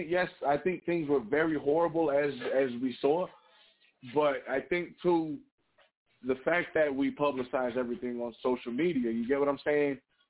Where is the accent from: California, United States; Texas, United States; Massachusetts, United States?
Massachusetts, United States; Fall River; I'm from Fall River, Massachusetts, the great state of Mass. That's pretty much as East Coast has, I guess, the original of the 13 colonies, people. I still have family out there.